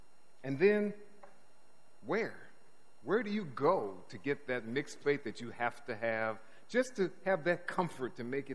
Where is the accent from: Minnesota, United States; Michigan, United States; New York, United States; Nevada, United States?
Michigan, United States; Detroit; I'm from Detroit, and you know, we have a certain way of doing things with our food.